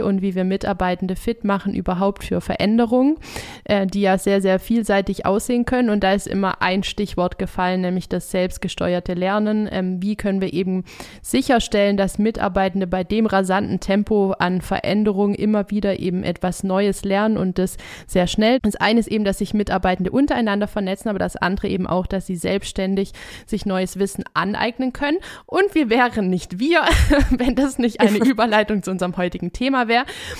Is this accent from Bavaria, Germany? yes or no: no; Schwieberdingen, Baden-Württemberg, Germany; ich komme auch aus Schwaben in Schwieberdinge.